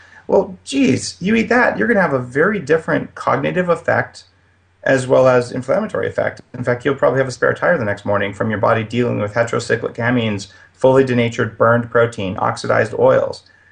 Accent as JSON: {"language": "English", "region": "New Mexico", "country": "United States", "tie": "born or raised there", "said": "You know, I grew up in New Mexico, and we didn't eat that stuff."}